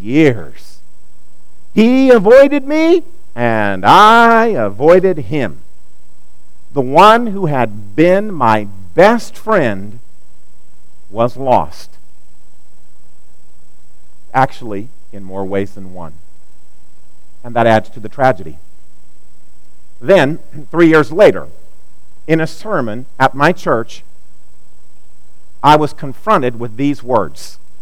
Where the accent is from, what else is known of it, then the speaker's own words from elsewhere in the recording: Missouri, United States; As a boy growing up in Missouri, my best friend, Chris, lived down the street.